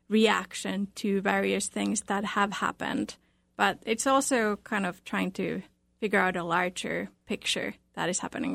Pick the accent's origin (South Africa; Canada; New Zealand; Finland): Finland; now in United States; I'm originally from Finland. I came to U.S. in 2001, first as an exchange student. I met my husband, got married, came here as a 2004